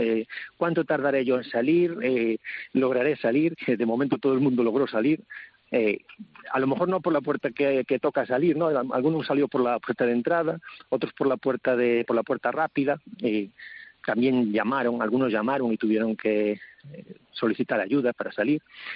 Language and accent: Spanish; Viveiro, Galicia, Spain; now in A Coruña, Spain; yo soy de Viveiro, aunque actualmente resido en A Coruña ya desde hace años